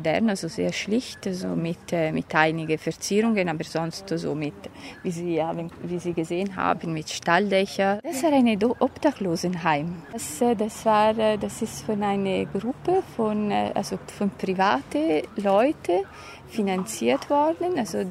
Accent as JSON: {"language": "German", "town": "Venice", "region": "Veneto", "country": "Italy", "second_language": "German", "moved": "as an adult", "lives_now": "Berlin, Germany", "said": "ich komme aus Venedig, bin seit so mehr als 15 Jahren in Berlin."}